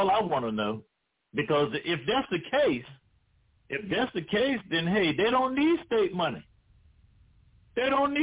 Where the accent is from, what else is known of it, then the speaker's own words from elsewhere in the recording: Missouri, United States; I'm from Missouri, too. You got to show me.